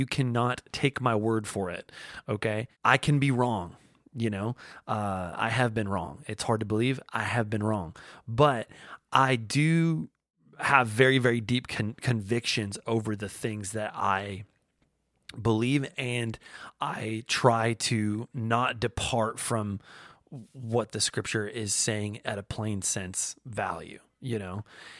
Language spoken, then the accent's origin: English; North Dakota, United States; I remember going to the Left Behind movie at this like dollar movie theater in my hometown in North Dakota